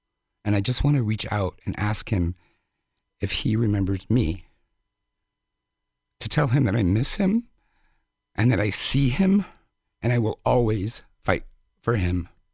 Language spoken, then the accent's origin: English; Spain; And yeah, it was wonderful to grow up in Spain, but it was also hard.